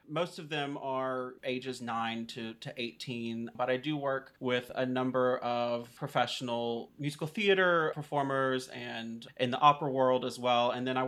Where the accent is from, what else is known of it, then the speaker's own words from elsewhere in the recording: Asheville, North Carolina, United States; now in Knoxville, United States; I am originally from Asheville, North Carolina.